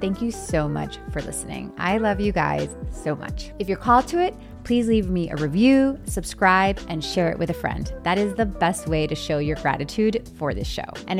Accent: Miami, Florida, United States; accent: Miami; now in Los Angeles, United States; I remember changing my sound when I moved from Miami to LA. I had such a Miami accent. People say that I still have it, but I feel like, you know, I've changed it ever since.

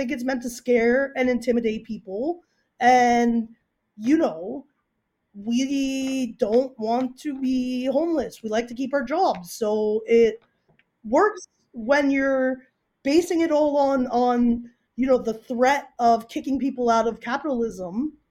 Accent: Canada; This idea that we as Canadian labor, as Canadian workers, need to stop handling anything that has anything to do with Israel.

